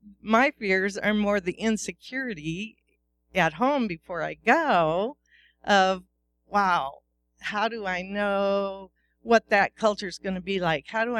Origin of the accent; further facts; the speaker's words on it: United States; she knows we're from America, and so she's trying to be nice.